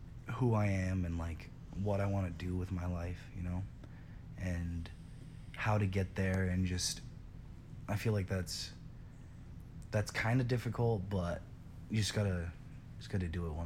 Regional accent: Bangkok, Thailand; I grew up in Bangkok, which is like a really busy city. You know, it's really like crowded, and there's like buildings for miles.

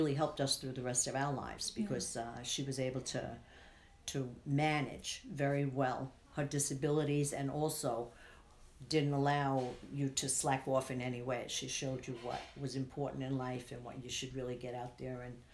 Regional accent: Brooklyn, New York, United States; now in Fort Salonga, United States; I grew up in Brooklyn and I was born in Brooklyn.

